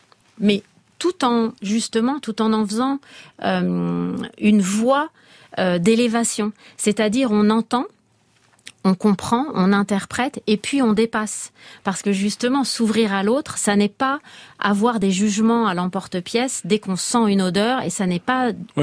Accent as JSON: {"language": "French", "town": "Paris", "region": "Île-de-France", "country": "France", "tie": "born or raised there", "said": "en Corse et aussi en Normandie et aussi à Paris. J'ai pas grandi en Corse, j'ai grandi à Paris avec beaucoup de séjours en Corse."}